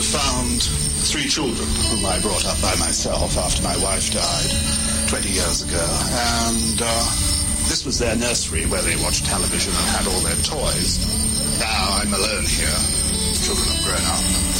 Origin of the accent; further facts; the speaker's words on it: Shanghai, China; I was born in Shanghai, in China, in 1930. I was the son of British parents who emigrated from England in the late 1920s.